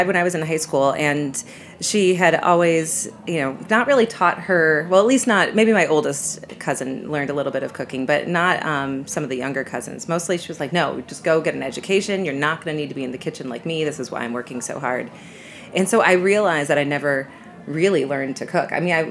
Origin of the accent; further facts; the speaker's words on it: New York, United States; Sure. I'm from Western New York, a small town, and my mother was Italian, is an Italian-American